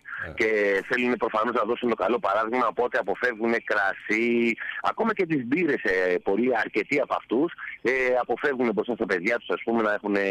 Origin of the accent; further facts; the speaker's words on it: Athens, Attica, Greece; Λοιπόν, καταρχήν καταγωγή έχω από Ζάκυνθο, μεγάλωσα στην Αθήνα.